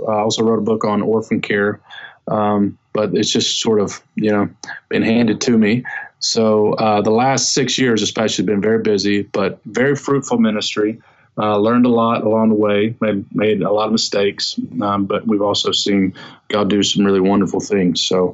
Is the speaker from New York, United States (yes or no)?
no; Kentucky, United States; also born or lived in Detroit, Michigan; So I was born in Detroit, Michigan. Parents moved to Kentucky when I was small.